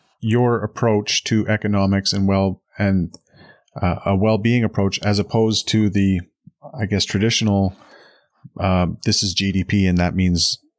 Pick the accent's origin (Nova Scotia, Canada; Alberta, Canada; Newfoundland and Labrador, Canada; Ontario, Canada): Alberta, Canada; we're both from Alberta